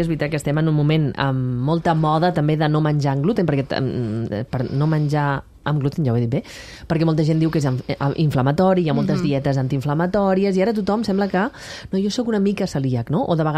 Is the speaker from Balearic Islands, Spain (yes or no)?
no; Catalonia, Spain; No, molta gent del Baix Llobregat en general, perquè som una zona bastant poblada